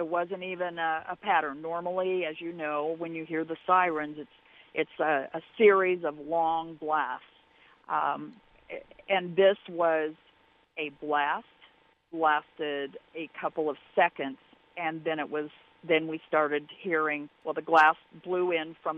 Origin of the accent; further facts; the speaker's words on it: Gifford, Illinois, United States; born there; I was born in Gifford